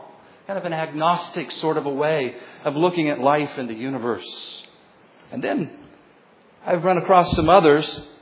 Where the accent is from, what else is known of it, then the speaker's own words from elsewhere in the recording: Shawnee, United States; But we're from Shawnee, yes, indeed, headed to Sharon, Iowa, by the grace of God